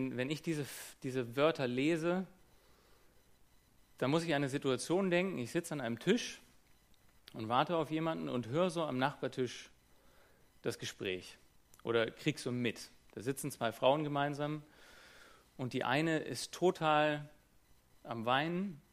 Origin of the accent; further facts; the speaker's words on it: Hamburg, Germany; Ich war Hamburger Großstädter, junger Mann, kam aus einem linksliberalen, intellektuellen Milieu